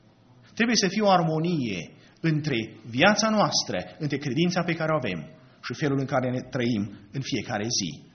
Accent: Romania; Am crescut în România și n-au spus comuniștii, n-au spus nu te mai duce la biserică.

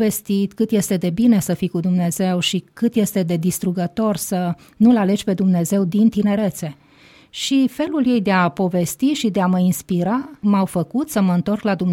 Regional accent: Timișoara, Timiș County, Romania; born there; M-am născut în Timișoara cu aproape 50 de ani în urmă.

